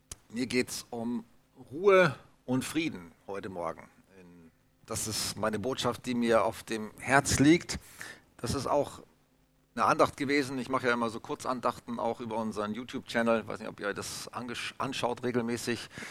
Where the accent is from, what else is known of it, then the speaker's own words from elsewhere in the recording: Hamburg, Germany; Ich bin damit groß geworden, ich bin ja aus Hamburg, ein Hamburger Jung. Ich habe selber zwar kein Plattdeutsch gesprochen, aber mein Großvater, mein Opa, der hat immer nur Plattdeutsch geschnackt.